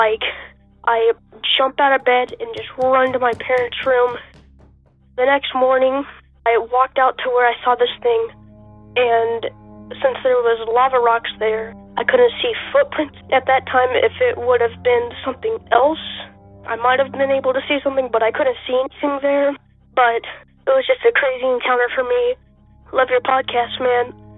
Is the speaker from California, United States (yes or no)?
no; Oklahoma, United States; from Oklahoma